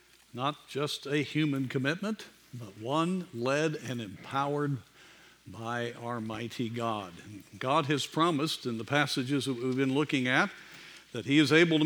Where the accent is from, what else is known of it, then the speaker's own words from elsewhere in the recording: Colorado, United States; I grew up in the Rocky Mountains, and many times my dad would point out to me the Continental Divide